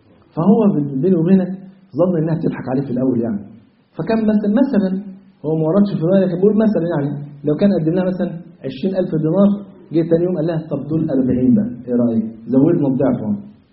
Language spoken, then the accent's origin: Arabic; Egypt; وزي ما بيقولوا كده عندنا في مصر يقول لك ايه، نقل بنتك ولا تنقيش لابنك